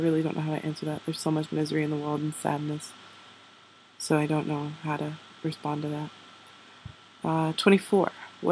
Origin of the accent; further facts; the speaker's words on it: Germany; now in New York, United States; I'm from Germany. I'm currently living in New York. Well, I'm not right now. I'm visiting home. But I'm going to school in New York.